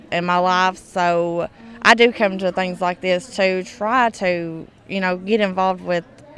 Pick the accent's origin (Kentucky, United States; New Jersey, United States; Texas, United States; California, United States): Kentucky, United States; Hazard; I come from Hazard